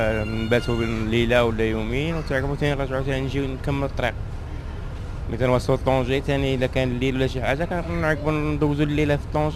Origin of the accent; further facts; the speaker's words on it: Fquih Ben Salah, Béni Mellal-Khénifra, Morocco; now in Nantes, France; انا من الفقيه بن صالح.